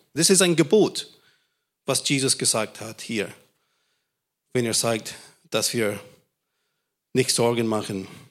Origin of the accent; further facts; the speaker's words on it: Scotland, United Kingdom; German is a second language; Ich bin im Schottland aufgewachsen.